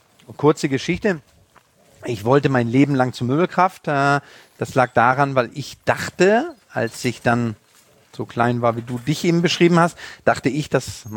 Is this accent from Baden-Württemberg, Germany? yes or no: no; Wahlstedt, Schleswig-Holstein, Germany; du weißt, dass ich aus Wahlstedt komme. Ich weiß gar nicht, ob das irgendwo drin steht oder so, aber das, man sagt immer der Segeberger. Ich bin aber in Wahlstedt groß geworden.